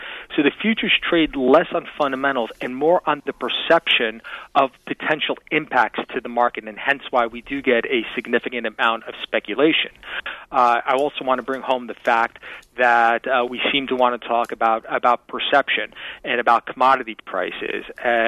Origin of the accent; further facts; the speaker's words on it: Pennsylvania, United States; In my home state here in Pennsylvania